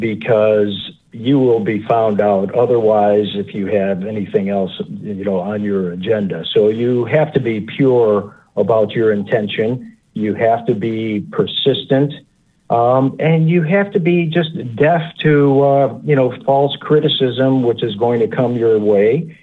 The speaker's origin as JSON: {"language": "English", "town": "Chicago", "region": "Illinois", "country": "United States", "tie": "born or raised there", "said": "And I was brought up in Chicago, so I was like, go ahead, give me your best shot."}